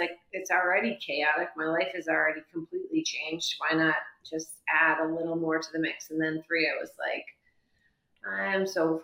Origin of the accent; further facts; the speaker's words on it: Massachusetts, United States; now in New York, United States; Massachusetts, so my husband and I went to college together, and then after college moved to New York.